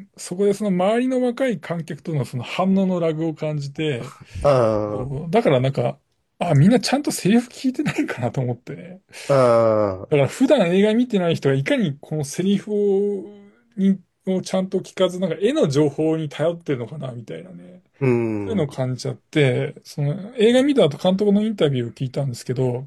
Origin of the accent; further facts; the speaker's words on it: Gunma, Japan; なんか僕の地元の群馬だったんですよ。